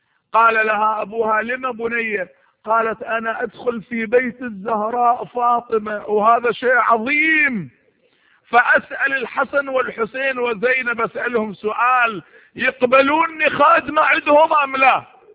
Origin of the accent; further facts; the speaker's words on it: Iraq; نحن عندنا في العراق في كل مكان